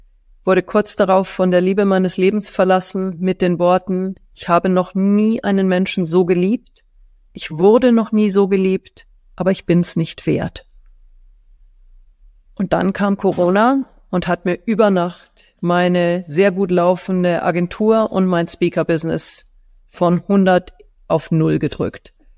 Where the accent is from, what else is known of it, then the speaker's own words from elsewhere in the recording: Munich, Bavaria, Germany; Ist schon fast peinlich als Münchner Kindl.